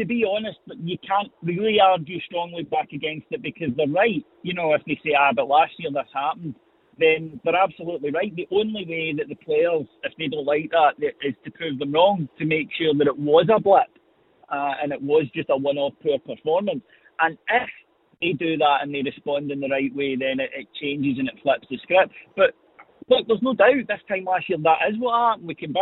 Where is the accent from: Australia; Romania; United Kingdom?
United Kingdom; because we're British